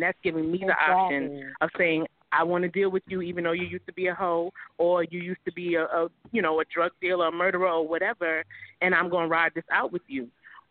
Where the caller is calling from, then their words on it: Spring Valley, New York, United States; I'm calling from Spring Valley, New York.